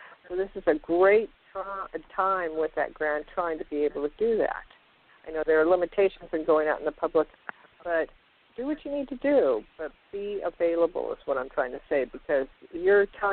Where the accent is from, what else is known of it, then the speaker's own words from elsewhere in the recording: La Mirada, California, United States; By the way, Nathaniel, I grew up in La Mirada, California.